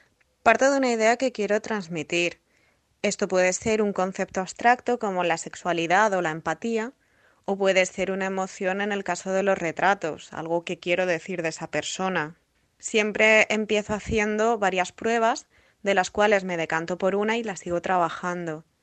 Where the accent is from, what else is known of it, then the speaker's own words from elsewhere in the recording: León, Castile and León, Spain; born there; now in Valencia, Spain; vivo en Valencia desde hace unos 4 años, pero nací en León.